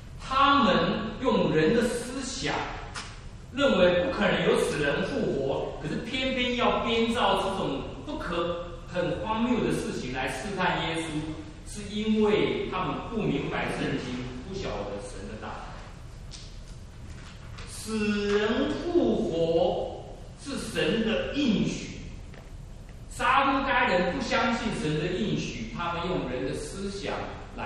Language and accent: Chinese; Taiwan; 因为我们是从台湾来，